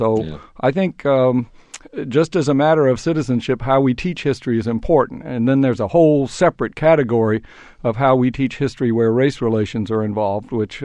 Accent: Atlanta, Georgia, United States; Well, I grew up in Atlanta, segregated Atlanta, the child of a dry cleaner who was terrified of politics and scared of race relations in the segregated era.

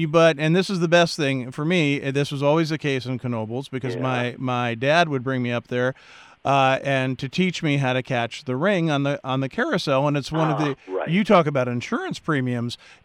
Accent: Pennsylvania, United States; I grew up outside of Philadelphia.

